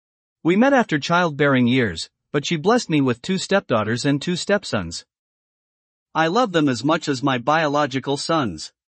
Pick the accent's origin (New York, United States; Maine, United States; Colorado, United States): Colorado, United States; Denver; Born and raised in Denver, Colorado, a long time ago.